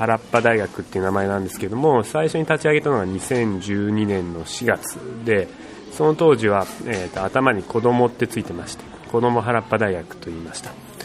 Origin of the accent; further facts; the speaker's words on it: Zushi, Kanagawa, Japan; also born or lived in Tokyo; 僕自身がこの逗子っていう町に生まれ育って、で一時東京に住んでたんですけど、その時にはもう子供と逗子に戻ってきていて